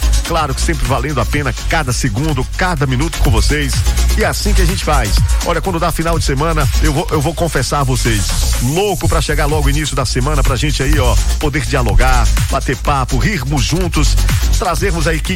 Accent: Bahia, Brazil; como nós baianos falamos

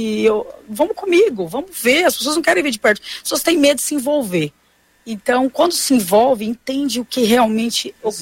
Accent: Fernandópolis, São Paulo, Brazil; now in Londrina, Brazil; De Fernandópolis. Interior de São Paulo, próximo a São José do Rio Preto. Moro já... Vim em 2002 para cá.

